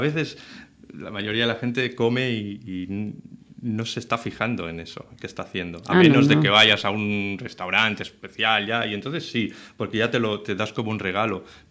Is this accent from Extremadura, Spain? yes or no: no; Catalonia, Spain; yo soy de cerca de Manresa